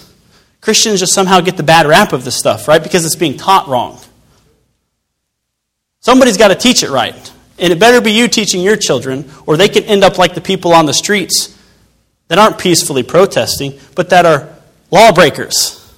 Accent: United States; I'm American, and I praise the Lord for it.

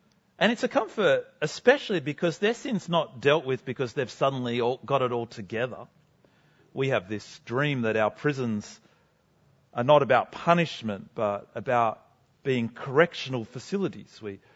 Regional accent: Kiama, New South Wales, Australia; Now, growing up in Kiama, where I grew up, I've got to admit, I didn't really get this metaphor.

